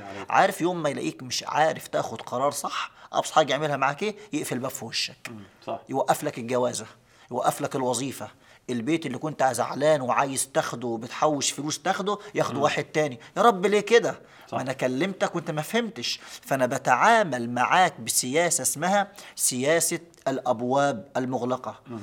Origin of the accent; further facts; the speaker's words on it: Egypt; او بيسموها عندنا في مصر الزنقات